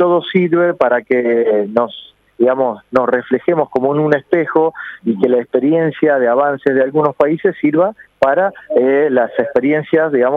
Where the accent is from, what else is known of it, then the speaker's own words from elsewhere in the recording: Argentina; En mi país en particular, en la Argentina